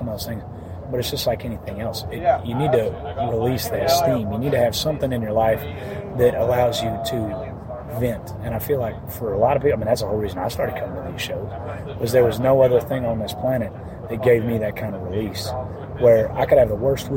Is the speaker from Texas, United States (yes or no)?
yes; Texas, United States; there are a lot of things growing up in Texas that I didn't agree with.